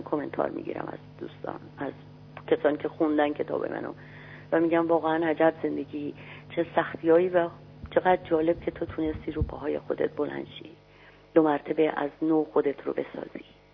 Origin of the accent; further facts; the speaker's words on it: Iran; من هیچ وقت در طی تمام این سالها هر جای دنیا که رفتم هیچ گونه شرمی نداشتم که بگم من ایرانی هستم. البته من نمیگم من ایرانی هستم، میگم من از پرشیا هستم،